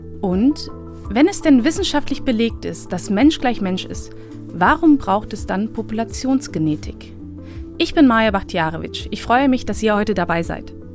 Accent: Bosnia & Herzegovina; Also ich bin aus Bosnien

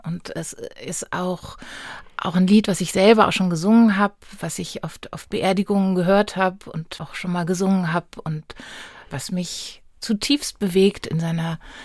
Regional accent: Karlsruhe, Baden-Württemberg, Germany; Ich bin direkt am Rhein aufgewachsen und meine Mutter kommt auch aus Norddeutschland und auch wirklich da, wo die Weser schon salzig riecht eigentlich.

